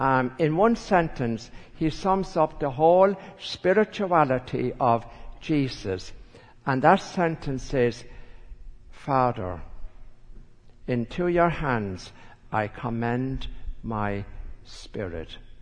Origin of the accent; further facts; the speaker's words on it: Ireland; because I'm Irish, and so I say palm